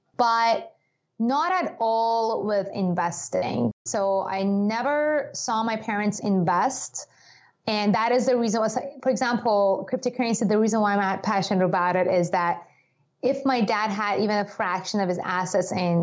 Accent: Iran; I grew up in Iran. And in Iran, it was after the revolution.

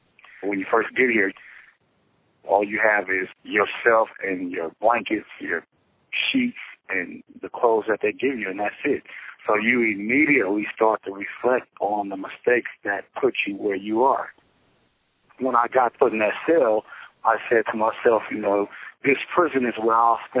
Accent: Los Angeles, California, United States; I'm from Los Angeles, California.

